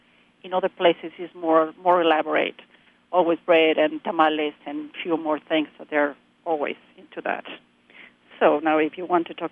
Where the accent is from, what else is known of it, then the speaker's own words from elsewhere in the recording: Mexico City, Mexico; English is a second language; I was growing up in Mexico City, you know, even my family's from Oaxaca